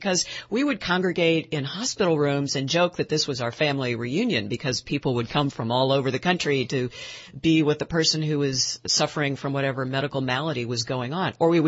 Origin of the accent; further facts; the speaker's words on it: St. Louis, Missouri, United States; I was working as a television investigative reporter in St. Louis, my hometown.